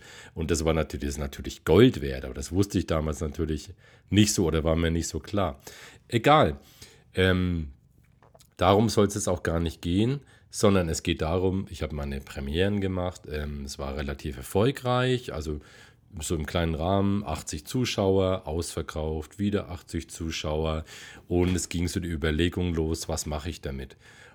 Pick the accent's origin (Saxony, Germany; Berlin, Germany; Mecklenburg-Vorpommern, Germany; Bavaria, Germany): Bavaria, Germany; accent: Franconian; habe ich irgendwann angefangen, Texte dazu zu machen in meinem fränkischen Dialekt.